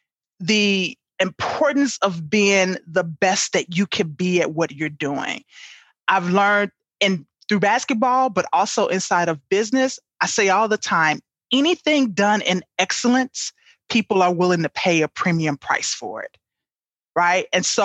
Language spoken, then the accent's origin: English; Chicago, Illinois, United States; now in Milwaukee, United States; Yeah. So, you know, for me, I'm from Chicago originally. I live in Milwaukee now, but one day in Chicago, I lived in the suburbs